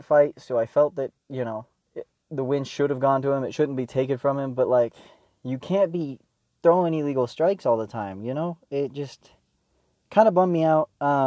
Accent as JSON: {"language": "English", "region": "Oregon", "country": "United States", "said": "I'm actually originally from Oregon, and I hope someday I end up back there because the weather's a little bit better."}